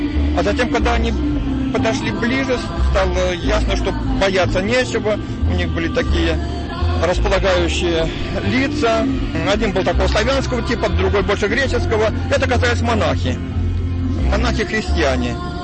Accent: Verkhazovka, Saratov Oblast, Russia; когда я приезжаю в родное село. Это Саратовская область. Дергачевский район, село Верхазовка.

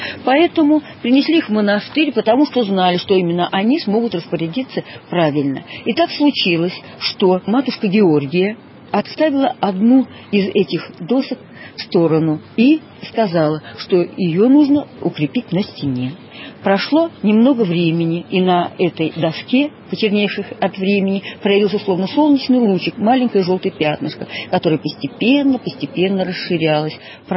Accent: Arzamas, Nizhny Novgorod Oblast, Russia; Да, вот да, я уроженка города Арзамаса. Я родилась в городе Арзамасе

